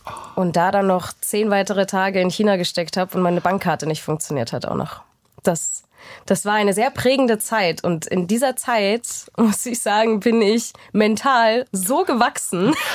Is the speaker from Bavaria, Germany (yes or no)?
yes; Munich, Bavaria, Germany; wir kommen aus München.